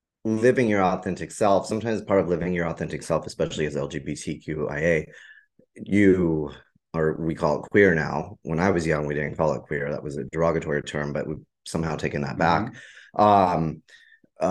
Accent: California, United States; Yeah, I was raised literally in the Sacramento Valley.

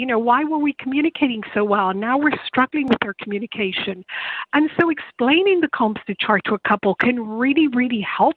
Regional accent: Ireland; accent: Irish; That's my Irish accent there.

